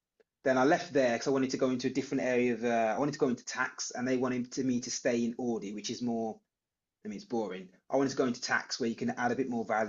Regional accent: Birmingham, West Midlands, United Kingdom; I'm a chartered accountant, and I'm from Birmingham.

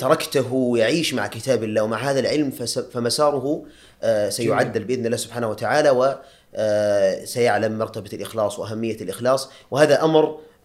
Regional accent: Riyadh, Riyadh Province, Saudi Arabia; نشأت في الرياض والاصل من مصر

